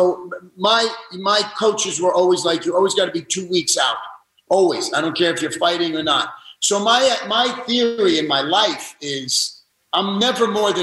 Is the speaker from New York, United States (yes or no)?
yes; New York City, New York, United States; I'm a New Yorker. You know, I'm from the Bronx, and I lived in New York my whole life.